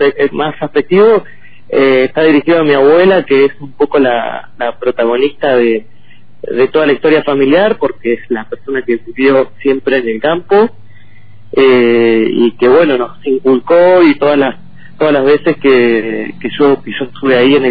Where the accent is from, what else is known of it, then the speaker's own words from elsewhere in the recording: Ingeniero Jacobacci, Río Negro, Argentina; born there; Lo he visto yo por mis orígenes, que nací en Jacobacci